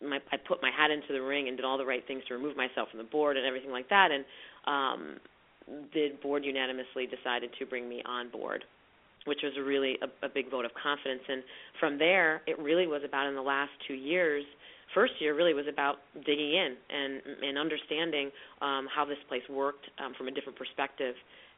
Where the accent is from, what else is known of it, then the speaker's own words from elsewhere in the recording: New England, United States; I grew up in New England with, you know, really hearty and amazing parents.